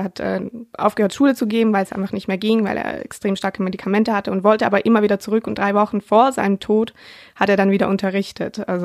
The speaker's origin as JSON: {"language": "German", "country": "Switzerland"}